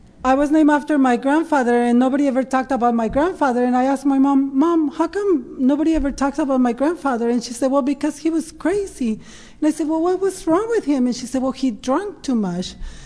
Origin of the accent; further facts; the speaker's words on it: Ensenada, Baja California, Mexico; So like I said earlier, I am from Ensenada.